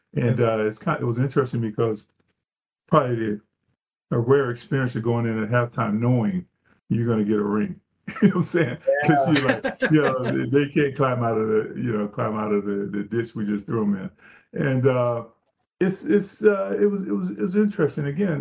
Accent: Florida, United States; born there; And I was born in Florida.

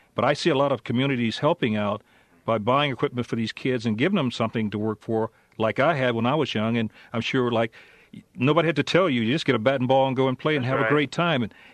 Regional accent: Memphis, Tennessee, United States; born there; I was born in Memphis, Tennessee.

